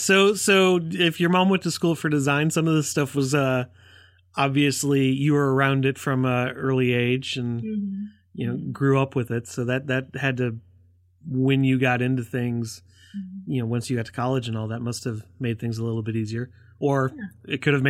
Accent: Minnesota, United States; also born or lived in Chicago / Florida / Kentucky / Georgia; I grew up in Minnesota, but so I'm originally from Chicago area and then moved to Minnesota, Florida, Kentucky, Georgia. Here in Alabama, Georgia again, back to Alabama.

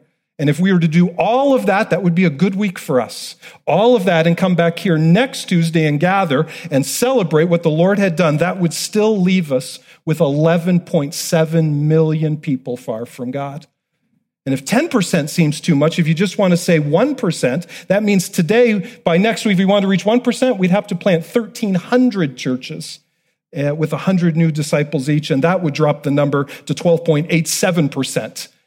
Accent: Barrie, Ontario, Canada; I grew up in Barrie, Ontario, on a little farm south of Barrie with my parents there

